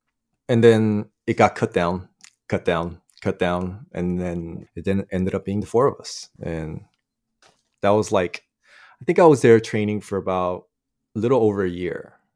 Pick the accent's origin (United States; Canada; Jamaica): United States; And when I first got there, you know, I'm from the States.